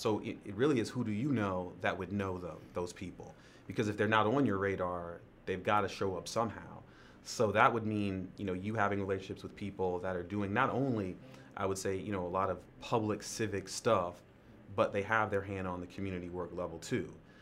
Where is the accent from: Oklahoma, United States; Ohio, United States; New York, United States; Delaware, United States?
New York, United States; White Plains; moved away as an adult; now in Charlotte, United States; I'm originally from White Plains, New York, a city right outside the Bronx, Westchester County, area code 914, man, born and raised.